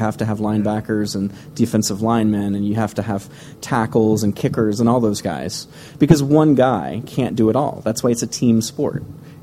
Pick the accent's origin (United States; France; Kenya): United States; Texas; my dad being from Dallas and being a Texan myself.